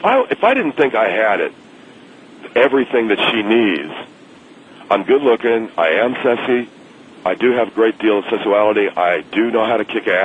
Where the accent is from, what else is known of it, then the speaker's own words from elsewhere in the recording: California, United States; I come from California